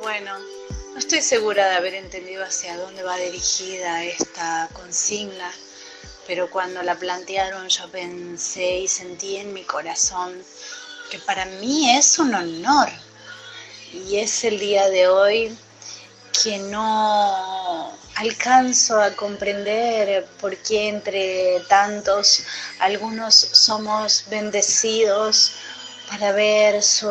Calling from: Aedo, Buenos Aires, Argentina

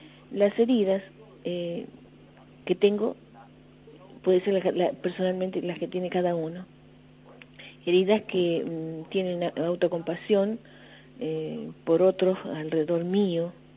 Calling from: Paraná, Entre Ríos, Argentina; de Paraná Entre Ríos.

